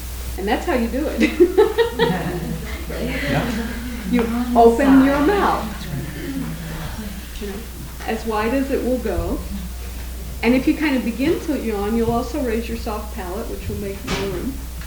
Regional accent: Tennessee, United States; accent: Tennessee; I used to do that better before I lost my Tennessee accent.

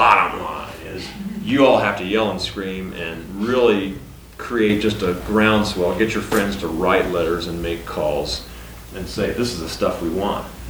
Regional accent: United States; It's just that I'm American.

